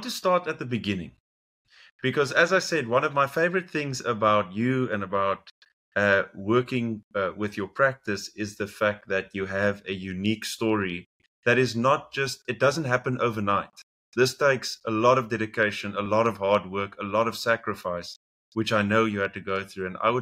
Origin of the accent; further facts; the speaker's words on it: South Africa; now in United States; in my opinion, as a South African